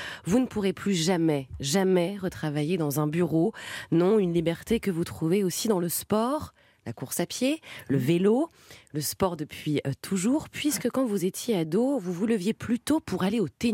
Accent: Valenciennes, Hauts-de-France, France; Oui, vive le Nord, Valenciennes. Moi, je viens de Valenciennes, voilà.

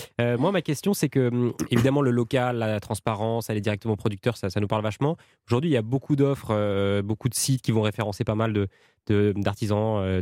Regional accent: Auvergne-Rhône-Alpes, France; je suis savoyard et je veux vendre en ligne directement à mon client final depuis ma Savoie

